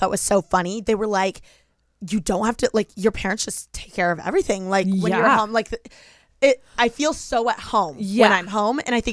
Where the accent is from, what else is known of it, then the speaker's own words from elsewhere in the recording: Bloomington, Indiana, United States; Okay, so as we all know, IU, Bloomington, mm-hmm. is my hometown.